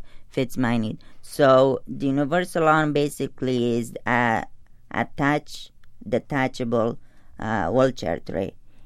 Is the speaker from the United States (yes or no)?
no; Afghanistan; And I'm from Afghanistan